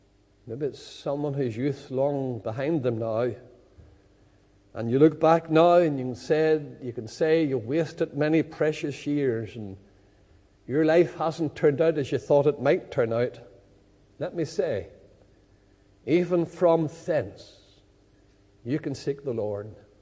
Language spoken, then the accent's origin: English; Lisburn, Northern Ireland, United Kingdom; when I was growing up in Lisburn.